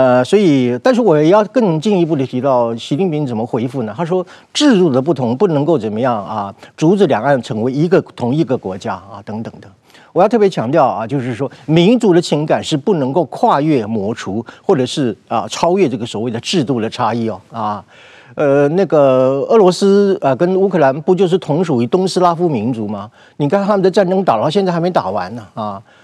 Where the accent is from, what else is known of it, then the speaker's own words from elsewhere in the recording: Taiwan; 如果今天我们台湾人民不是要护守我们的民主体制的话